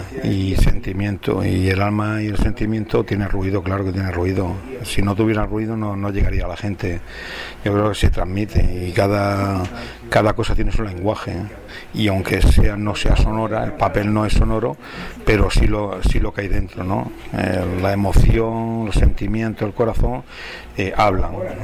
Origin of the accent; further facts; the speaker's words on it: Cartagena, Region of Murcia, Spain; ahora mismo estoy en un proyecto muy bonito precisamente en mi tierra, haciéndolo sobre todo en un entorno que es el puerto de mar, de una ciudad histórica milenaria como es Cartagena